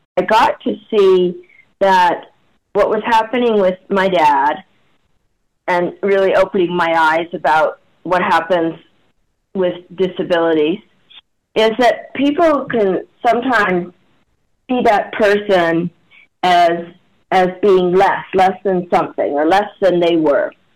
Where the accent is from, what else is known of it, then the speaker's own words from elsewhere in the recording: Canada; He got to a rehabilitation hospital that was in Chicago, even though we're from Canada.